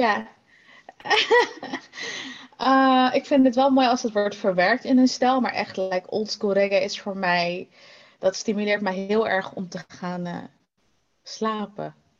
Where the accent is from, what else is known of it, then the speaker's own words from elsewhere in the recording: The Hague, South Holland, Netherlands; also born or lived in Rotterdam; Nou, ik ben geboren en opgetogen in Den Haag, in de Schilderswijk.